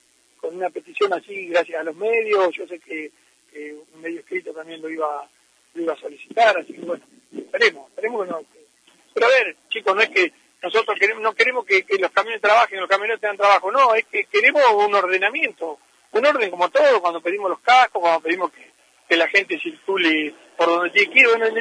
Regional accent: Argentina; ¿Cómo somos los argentinos?

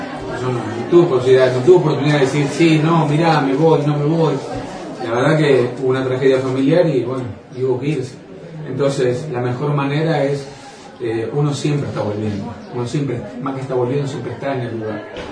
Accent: Bolívar, Buenos Aires Province, Argentina; Yo digo que viviré, nací, viviré y moriré en Bolívar, más allá de que no esté presente físicamente, porque Bolívar está dentro mío y va a estar siempre.

